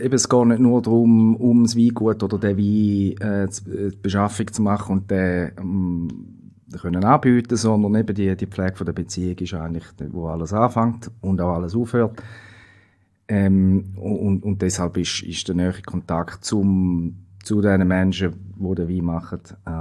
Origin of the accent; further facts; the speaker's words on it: Switzerland; das ist sicher auch ein bisschen unsere Art, also jetzt nicht nur im Mövenpick, sondern bei uns in der Schweiz